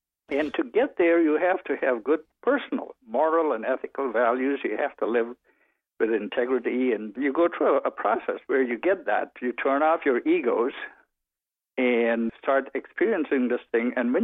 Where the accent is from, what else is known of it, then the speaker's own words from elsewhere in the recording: Guyana; born there; I was born in Guyana, formerly British Guyana in South America. The fourth of eight children